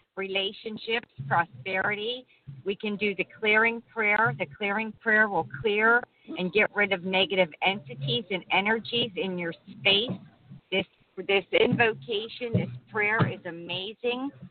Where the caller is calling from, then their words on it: Pittsburgh, Pennsylvania, United States; I'm saying hello from Pittsburgh, Pennsylvania. It's beautiful, 60 degrees here, sunny day.